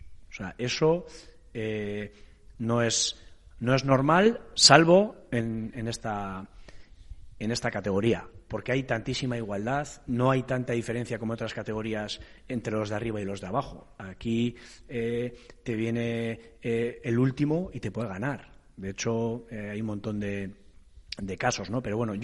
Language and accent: Spanish; Elgoibar, Basque Country, Spain; Sí, a ver, yo soy del Goibar, aquí al lado.